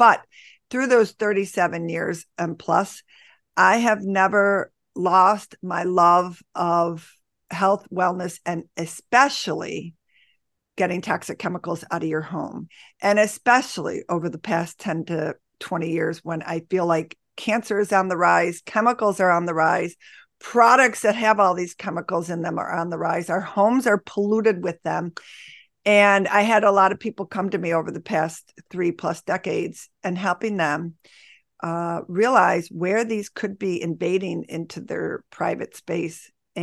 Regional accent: Buffalo, New York, United States; I grew up in Buffalo, New York, which is where I live today. Where I'm sitting today.

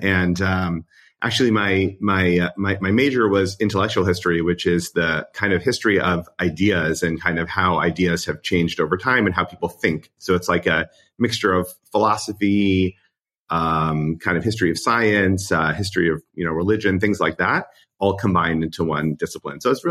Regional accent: New York, United States; now in Los Angeles, United States; which is actually in my home in Los Angeles at the moment. But I'm actually from New York, went to Penn College, Penn Dental, Harvard Ortho.

